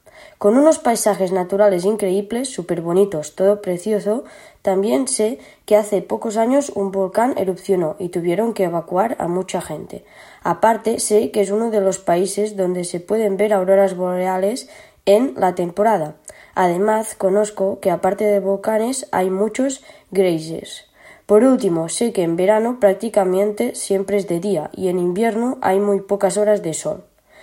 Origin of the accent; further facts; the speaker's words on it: Manlleu, Catalonia, Spain; vengo de Cataluña, concretamente de la ciudad de Manlleu. Tengo 15 años